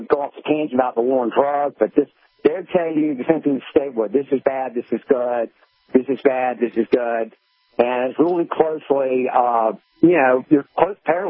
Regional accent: South Carolina, United States; And I grew up here in South Carolina, born, raised Baptist, and I went to, and then as a Baptist, it was all fire and brimstone.

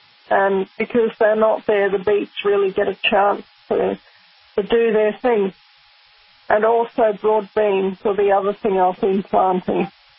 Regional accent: Rotorua, Bay of Plenty, New Zealand; And I grew up in Rotorua in New Zealand, and we would get a snow shower maybe about once every 5 years.

